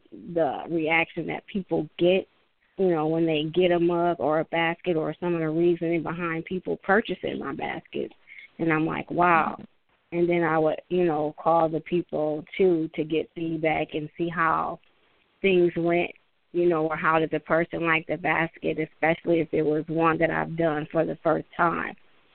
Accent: Milwaukee, Wisconsin, United States; I was born and raised in Milwaukee.

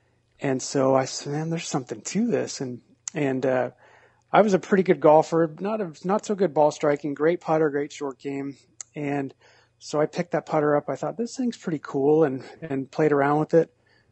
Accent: California, United States; I grew up in the Bay Area. I know you're out there.

